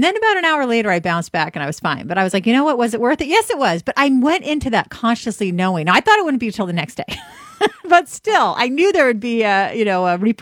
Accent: California, United States; I'm from California. I like the corn tortillas and everything.

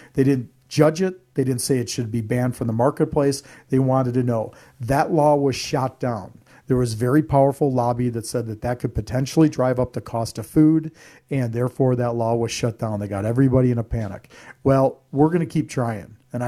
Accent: Midwest, United States; I grew up in the Midwest, and you know, we used to go and get that sweet corn and eat it right off.

